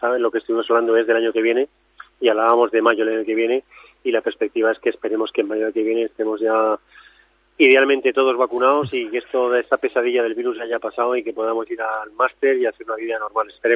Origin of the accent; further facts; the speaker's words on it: Community of Madrid, Spain; como madrileño, les agradezco mucho el intento de haber intentado hacer el campeonato